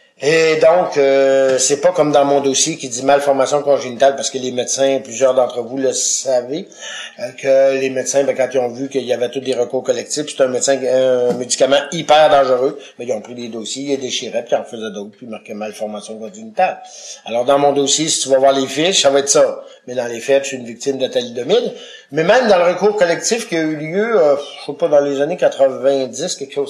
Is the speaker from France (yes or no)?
no; Sainte-Croix, Quebec, Canada; born there; je suis né en 1962, à Sainte-Croix-de-Binière. Pour situer les gens géographiquement, Sainte-Croix-de-Binière, c'est un petit village sur le bord de l'eau, sur la rive sud de Québec, à environ une vingtaine de kilomètres du pont de Québec